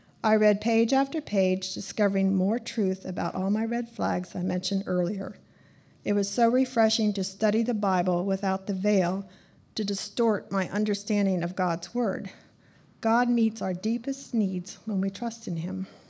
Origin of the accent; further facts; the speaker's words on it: Pennsylvania, United States; a Christian man who I had known as a young boy in my hometown in central Pennsylvania.